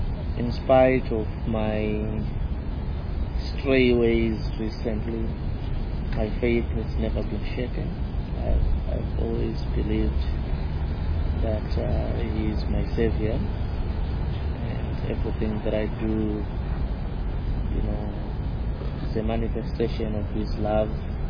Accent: Zimbabwe; I'm from Zimbabwe, South

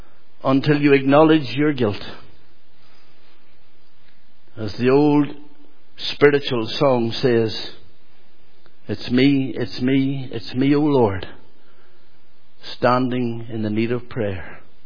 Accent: Monaghan, Ulster, Ireland; born or raised there

